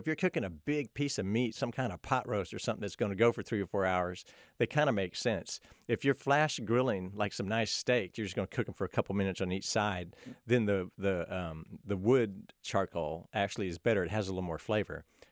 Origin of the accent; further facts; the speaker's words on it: Dallas, Texas, United States; Yes. I grew up in Dallas.